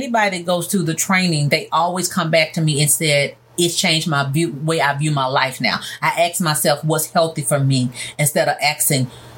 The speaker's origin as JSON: {"language": "English", "region": "Mississippi", "country": "United States", "tie": "born or raised there", "moved": "yes", "lives_now": "Memphis, United States", "said": "my background is I grew up in North Mississippi. I'm a little country girl that moved to Memphis."}